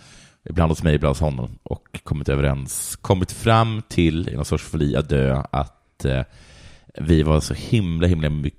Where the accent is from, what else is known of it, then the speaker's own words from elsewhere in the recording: Sweden; Jag är svensk. Mm. Jag är europé.